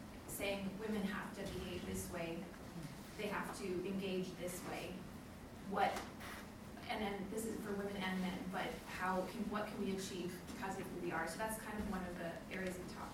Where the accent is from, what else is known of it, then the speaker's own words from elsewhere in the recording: Vancouver, British Columbia, Canada; I'm from Vancouver, and I've been involved in women in data science.